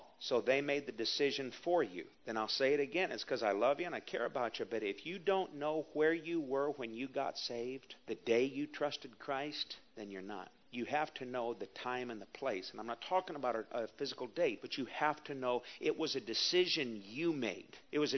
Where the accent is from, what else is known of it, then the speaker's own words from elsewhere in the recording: Wellington, Kansas, United States; born there; I was born here. I was born here. I was born in Wellington, Kansas.